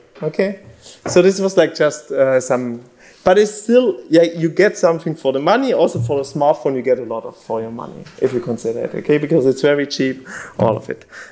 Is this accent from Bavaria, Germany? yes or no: no; Stuttgart, Baden-Württemberg, Germany; English is a second language; I'm from Stuttgart, and I'm originally from Stuttgart. This is in Baden-Württemberg, close to France.